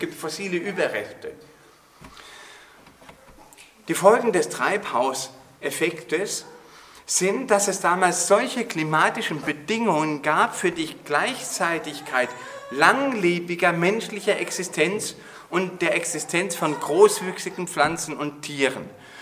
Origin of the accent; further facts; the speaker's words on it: Burgenland, Austria; Bis vor 8 Jahren oder vor 10 Jahren bei uns im Burgenland durch unser Dorf ein Tornado gegangen ist und hat eine Schneise durch das Dorf geschlagen